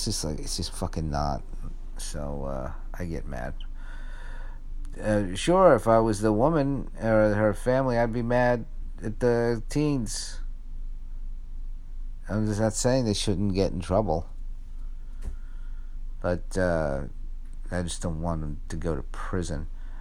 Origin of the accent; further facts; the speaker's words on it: Bronx, New York, United States; born there; I was born in the Bronx